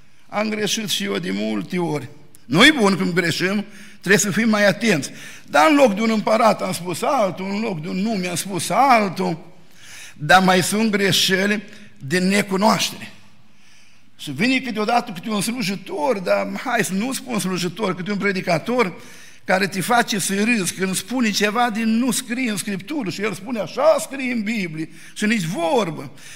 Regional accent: Bucovina, Romania; Noi suntem bucovineni, de-aia mai conservatori.

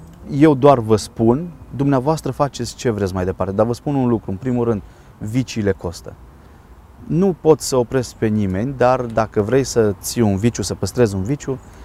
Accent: Povergina, Timiș County, Romania; am crescut în sat, la sat. Am copilărit la Povergina, lângă Făget, și Făgetul e un orășel destul de liniștit.

